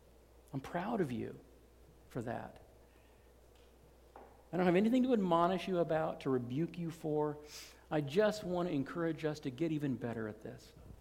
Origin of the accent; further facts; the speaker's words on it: California, United States; because I was from California. That stuff doesn't happen in California.